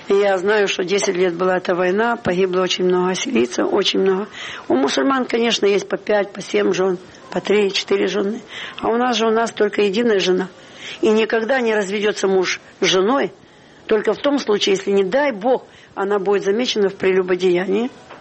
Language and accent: Russian; Donetsk, Donetsk Oblast, Ukraine; born there; я родилась в Донецке, вот, в Советском Союзе